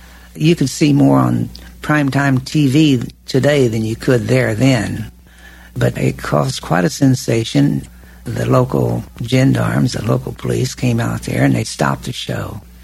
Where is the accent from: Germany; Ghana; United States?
United States; Oklahoma City, Oklahoma; born there; I was born in Oklahoma City.